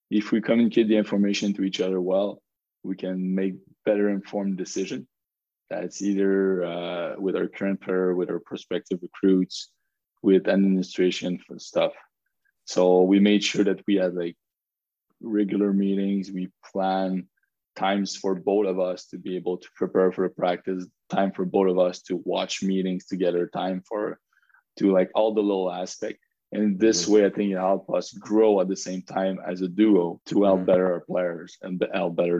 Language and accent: English; Quebec City, Quebec, Canada; I'm from Quebec City. They all live back there.